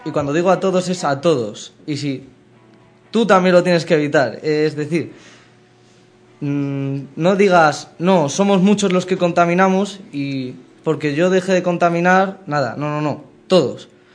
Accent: Leganés, Community of Madrid, Spain; Somos gente de Leganés, nos movemos por Leganés y hemos hecho campaña por Leganés.

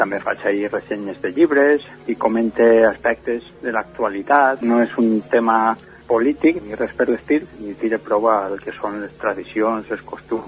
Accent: Sagunt, Valencian Community, Spain; De xicotet, perquè jo soc de Sagunt, poble on ja no sé jugar i on la pilota és pràcticament un esport marginal

